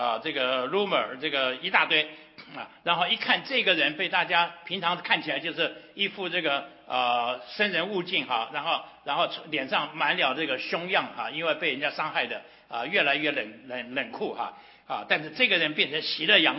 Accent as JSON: {"language": "Chinese", "country": "China", "said": "因为我们中国人欠了普世宣教的债，我们只是听福音领受，但是你到很多地方去看不到中国的宣教士"}